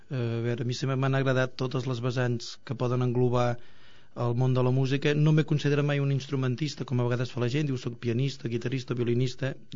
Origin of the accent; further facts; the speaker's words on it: Sant Pau, Catalonia, Spain; Jo sóc fill de Sant Pau pràcticament tothom és pagès, llavors jo sóc fill de pagesos